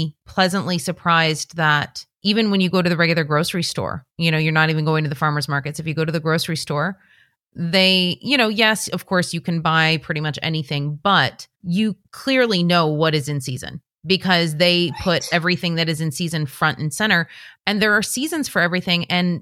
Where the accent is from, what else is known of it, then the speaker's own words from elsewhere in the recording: Michigan, United States; now in Chicago, United States; So I grew up just outside of Detroit.